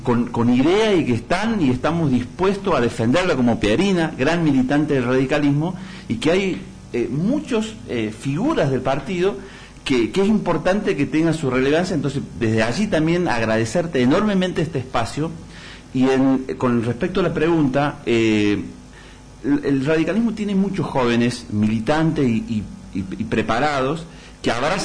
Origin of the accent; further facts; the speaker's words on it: La Bajada, Santiago del Estero, Argentina; now in Córdoba, Argentina; Mi lugar es La Bajada, una localidad que tiene 50 habitantes, a 200 kilómetros de la ciudad capital, en medio del monte de santiagueño.